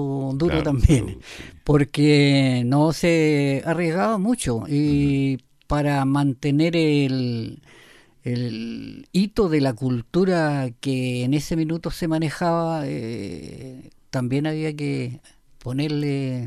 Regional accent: Talcahuano, Biobío, Chile; los tres somos de Talcahuano, uh-huh. Oriundos del puerto.

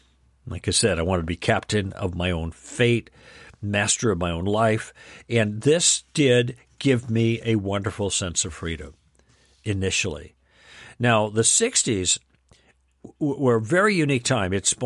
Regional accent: Chicago, Illinois, United States; also born or lived in Wisconsin; Incidentally, I was born in Chicago, grew up most of my life in Chicago at that point in the suburbs, except for the first 5 years that I spent on a farm in northern Wisconsin.

